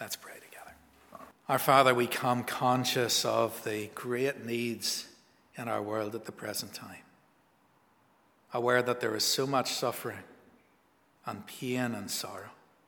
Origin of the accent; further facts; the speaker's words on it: Northern Ireland, United Kingdom; So it brings back memories of growing up in Newton Breda Baptist Church.